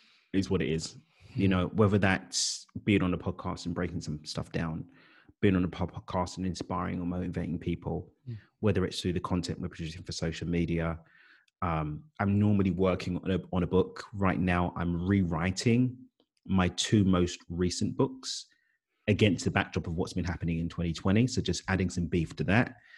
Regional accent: London, United Kingdom; Yeah, I was born in East London.

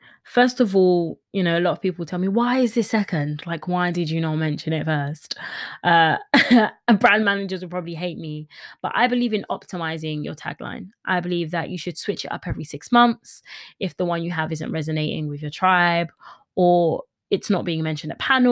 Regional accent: London, United Kingdom; and I'm from East London.

